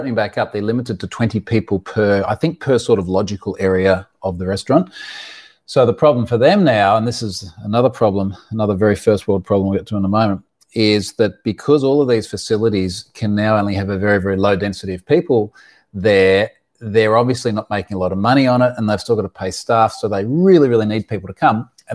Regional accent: Queensland, Australia; Queensland, my home state, I did actually take a look at this a little bit earlier on.

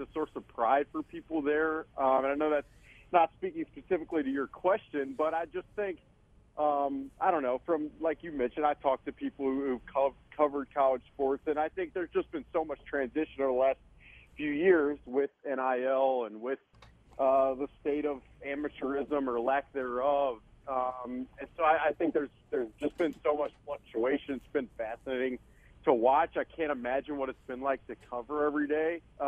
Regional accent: Birmingham, Alabama, United States; I grew up in Birmingham, which for people that don't know, I mean, the SEC is based there.

